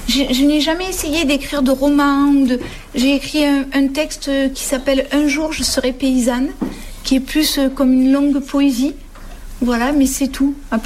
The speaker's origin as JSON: {"language": "French", "region": "Provence-Alpes-Côte d'Azur", "country": "France", "tie": "born or raised there", "accent": "southern French", "lives_now": "Aubagne, France", "said": "ce n'est pas vraiment l'accent d'Aubagne et Marseille que j'ai. C'est l'accent plutôt de mon village natal, et qui est dans le Vaucluse, entre Cavaillon et Aix-en-Provence, un tout petit village."}